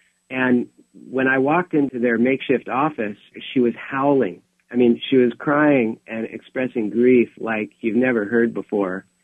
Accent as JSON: {"language": "English", "region": "Alaska", "country": "United States", "said": "I'm from Alaska, Bob, so on my way to Thailand, I flew through Japan with Youth with a Mission for a short-term outreach"}